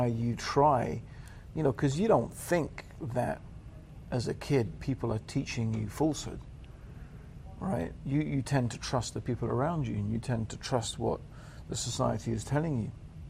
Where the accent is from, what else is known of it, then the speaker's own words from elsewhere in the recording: Tanzania; born there; I was born in Tanzania.